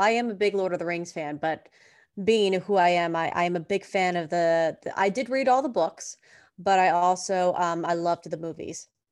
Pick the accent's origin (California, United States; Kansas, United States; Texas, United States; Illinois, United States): Texas, United States; Houston; I'm from Houston.